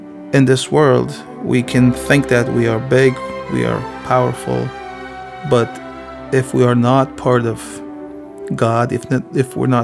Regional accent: Kesap, Trabzon, Turkey; English is a second language; I grew up in Kesap, and we had vineyards, we had trees

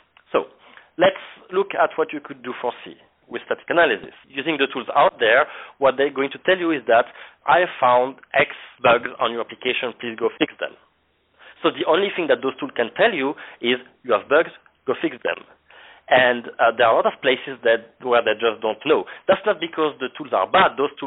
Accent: France; English is a second language; as my accent may have told already, I'm coming from France

